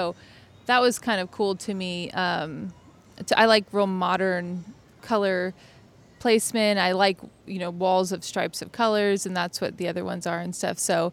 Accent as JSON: {"language": "English", "town": "Yuma", "region": "Arizona", "country": "United States", "said": "I come from Yuma, Arizona, where it's even hotter than it is here."}